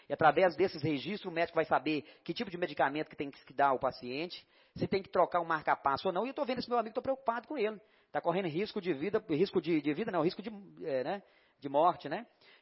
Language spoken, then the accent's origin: Portuguese; Unaí, Minas Gerais, Brazil; born there; Eu também nasci em Unaí.